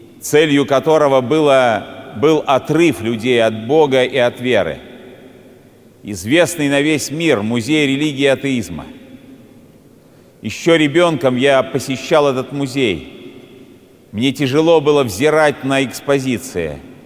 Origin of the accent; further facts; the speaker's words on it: Saint Petersburg, Russia; моего родного города Санкт-Петербурга